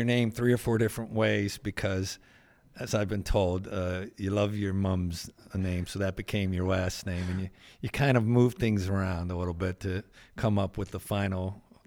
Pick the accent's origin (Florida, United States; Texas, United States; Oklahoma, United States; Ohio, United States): Ohio, United States; I'm from Ohio.